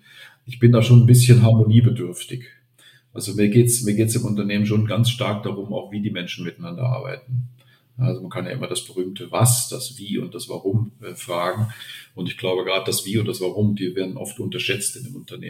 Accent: Germany; now in Austria; als Deutscher in Vorarlberg ist man ja ohnehin, man ist ja nicht von hier.

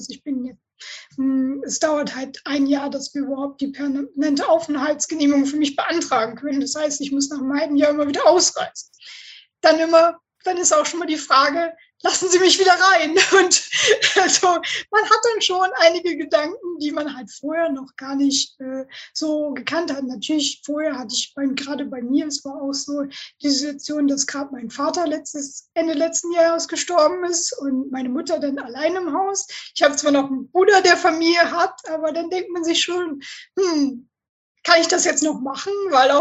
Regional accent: Northern Germany, Germany; ich komme aus Norddeutschland und wir sind halt, wir reden, was wir müssen.

